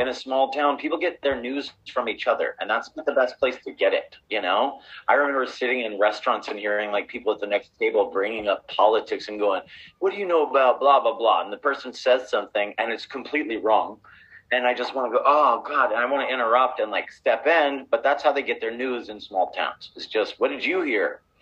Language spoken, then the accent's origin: English; Ridgecrest, California, United States; So I grew up in a small town called Ridgecrest, California. It's out in the middle of nowhere. It's a Navy base called China Lake. It's attached to it.